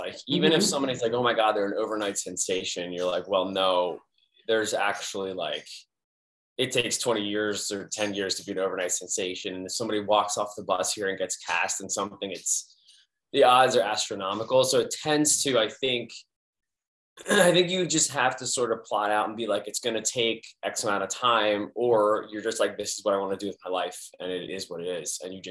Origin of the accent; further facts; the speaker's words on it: Philadelphia, Pennsylvania, United States; But I grew up, I grew up in Philadelphia where it's kind of not something that people really do. It's like you kind of just play sports.